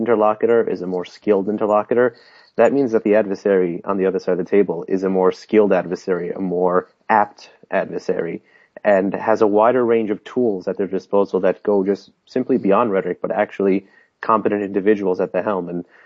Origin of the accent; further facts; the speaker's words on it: New York City, New York, United States; I'm originally from New York City.